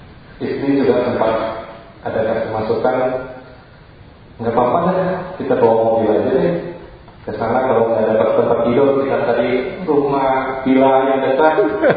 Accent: Jakarta, Indonesia; Saya dari Jakarta.

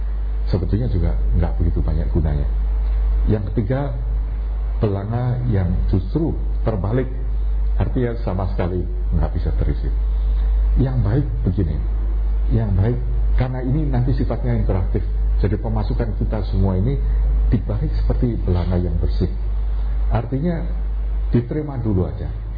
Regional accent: Australia; Indonesian is a second language; saya dari Australia, saya lelaki, saya begini

